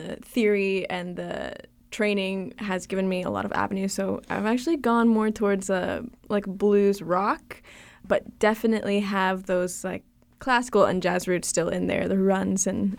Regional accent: Savannah, Georgia, United States; I'm from Savannah, and so I love it.

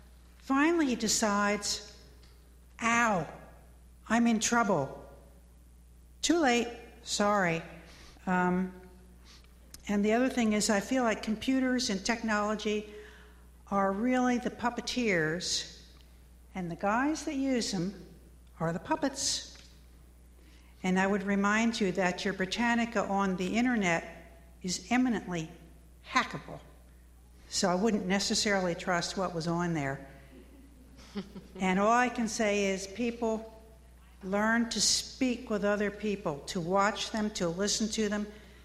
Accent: Hickory, North Carolina, United States; from Hickory. I prefer the face-to-face contact type of thing. I don't do computers. And everywhere I go in Hickory, I talk with people.

